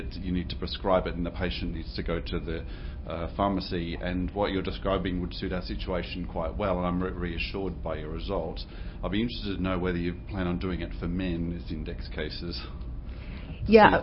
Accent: Sydney, New South Wales, Australia; from Sydney in Australia, and we're implementing a similar thing in New South Wales

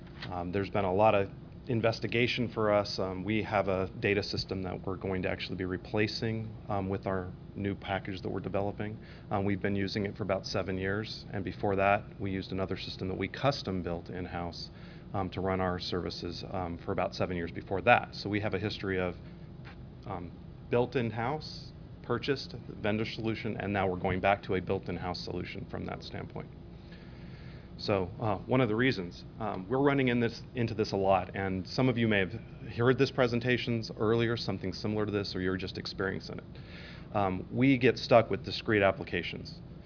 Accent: California, United States; moved away as an adult; now in Colorado, United States; I came from San Mateo County, California, moved to Colorado, and the population size dropped dramatically

